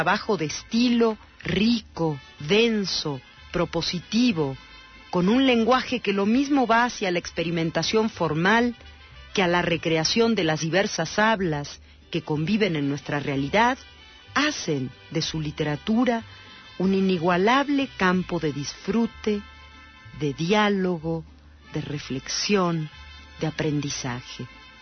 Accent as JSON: {"language": "Spanish", "region": "Mexico City", "country": "Mexico", "tie": "born or raised there", "said": "Nací y vivo en México DF."}